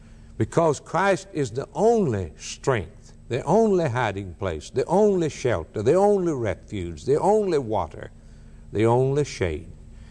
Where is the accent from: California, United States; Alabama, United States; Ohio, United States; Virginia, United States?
Alabama, United States; I was raised in South Alabama, where they have a lot of storms and tornadoes, and many people there have storm shelters.